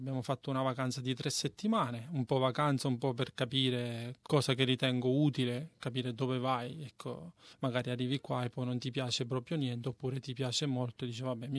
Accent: Acireale, Sicily, Italy; now in Australia; Io vengo dalla Sicilia, da Cireale, una piccola cittadina in provincia di Catania.

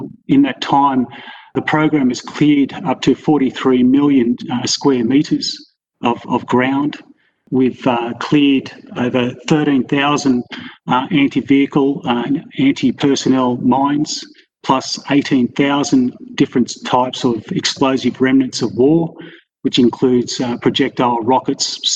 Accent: New South Wales, Australia; I was born in New South Wales, in a small town on top of the Blue Mountains. It was called Willerowing, with a population about 2,000 people, so much of a bush kid.

